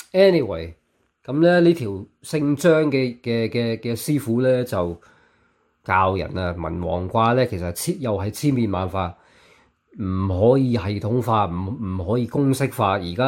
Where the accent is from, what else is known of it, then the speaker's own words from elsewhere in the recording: United Kingdom; Cantonese is a second language; 我喺英國長大嘅，你聽我講啲中文都唔係咁正啦